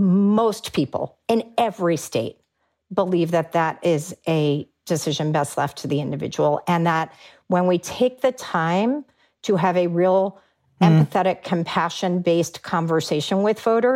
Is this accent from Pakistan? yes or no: no; Texas, United States; just like in my home state of Texas